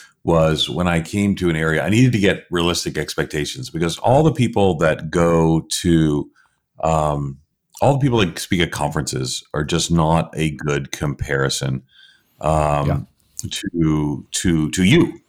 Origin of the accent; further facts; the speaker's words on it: United States; Daniel's Canadian, I'm American.